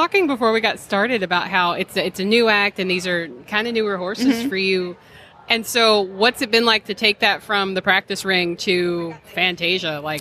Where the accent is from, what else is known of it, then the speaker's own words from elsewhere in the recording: Tennessee, United States; so I'm from Tennessee